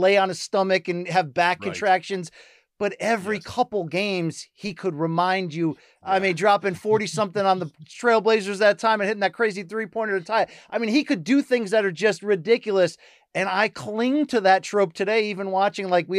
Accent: Connecticut, United States; I mean, I grew up in Connecticut.

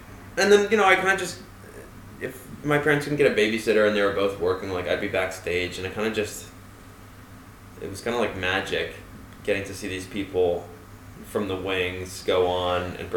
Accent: New York City, New York, United States; I mean, like, just always a bunch of actors hanging out. And, you know, I grew up in the East Village.

